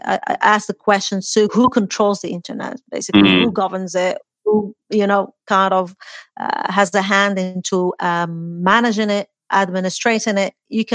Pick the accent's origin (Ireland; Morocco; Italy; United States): Morocco; now in United Kingdom; I'm from Morocco, but I'm based in the UK.